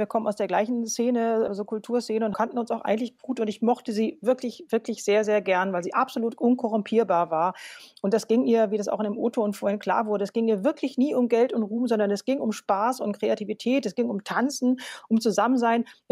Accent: Berlin, Germany; Ich war auch immer ganz stolz als Berlinerin

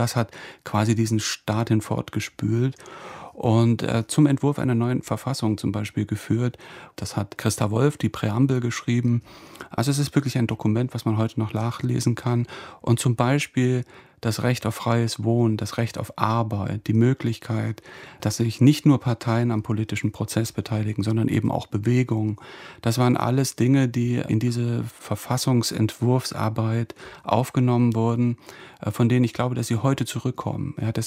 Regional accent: East Germany, Germany; ich habe mich schon als Ostdeutscher gefühlt, also als jemand, der aus der DDR kommt

